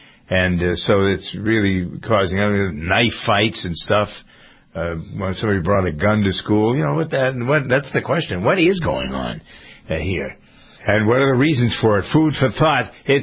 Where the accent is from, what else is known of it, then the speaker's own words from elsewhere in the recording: Framingham, Massachusetts, United States; A lot of violence in high schools here in Massachusetts. In my hometown, Framingham, they've had fights.